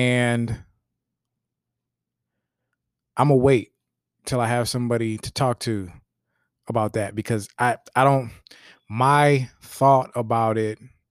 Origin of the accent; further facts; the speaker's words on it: Cleveland, Ohio, United States; I'm from Cleveland, and I want people to hear Cleveland speak instead of Cleveland speaking to the world.